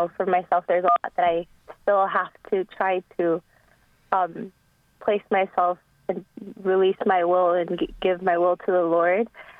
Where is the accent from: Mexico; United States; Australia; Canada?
Mexico; I'm Hispanic. I'm from Mexico